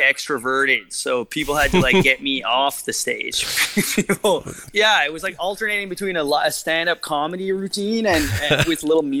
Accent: New Brunswick, Canada; now in Halifax, Canada; I basically live in Halifax. I've been here for about 10 years. I grew up in New Brunswick, and I'm a French Canadian.

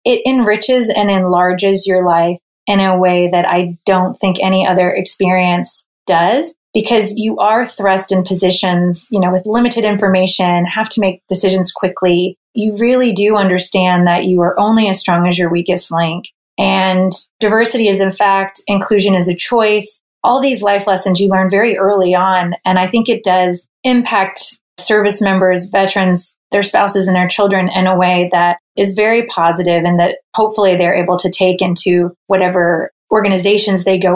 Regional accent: Tucker, Georgia, United States; So I grew up in Tucker, Georgia, which has grown significantly since then.

